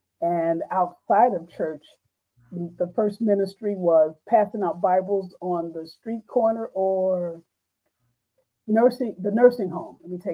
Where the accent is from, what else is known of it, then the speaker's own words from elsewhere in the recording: St. Louis, Missouri, United States; now in Kansas City, United States; I was raised in St. Louis, Missouri, and now I reside in Kansas City.